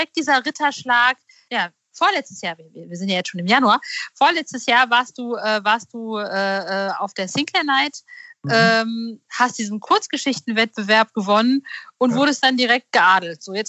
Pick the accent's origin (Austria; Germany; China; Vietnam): Germany; North Rhine-Westphalia; Thomas ist nämlich aus meiner Ecke, wo ich herkomme, aus der Nähe von Bielefeld.